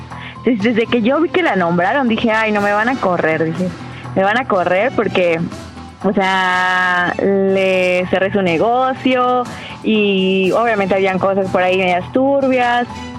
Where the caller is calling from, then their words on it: Yucatán, Mexico; De Yucatán.